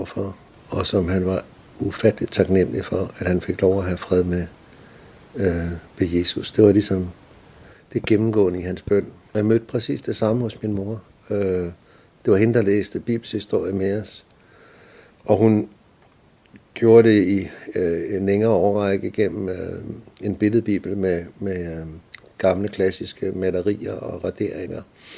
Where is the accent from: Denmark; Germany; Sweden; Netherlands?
Denmark; Copenhagen, Capital Region of Denmark; Jeg er født i København og har boet i København det meste af min opvækst. Og født i et hjem, hvor jeg har haft forældre, der har vidnet for mig om Jesus og, og har bedt for mig.